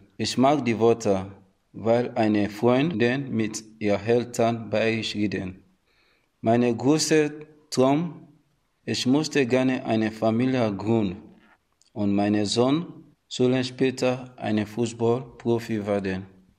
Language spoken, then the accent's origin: German; Sierra Leone; German is a second language; now in Germany; ich komme aus Sierra Leone.